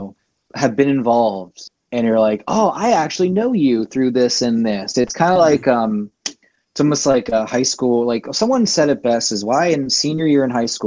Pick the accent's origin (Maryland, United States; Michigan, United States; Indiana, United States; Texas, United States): Maryland, United States; Cumberland; No, growing up in Cumberland, of course, we were so close. We were Pittsburgh.